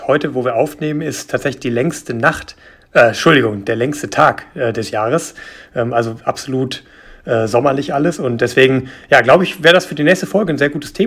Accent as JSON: {"language": "German", "region": "North Rhine-Westphalia", "country": "Germany", "said": "viele in meiner Heimat eben auch gewesen, hier mit Bocholt, Sonsbeck, auch Dortmund"}